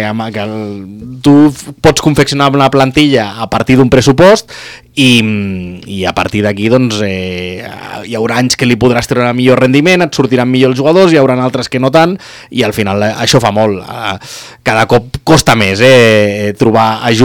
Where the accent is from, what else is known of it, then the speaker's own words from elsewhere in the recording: Tarragona, Catalonia, Spain; Sí, i tant. Com a tarragoní